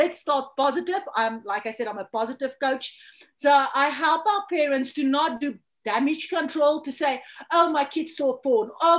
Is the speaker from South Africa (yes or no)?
yes; South Africa; I'm from South Africa, like you said.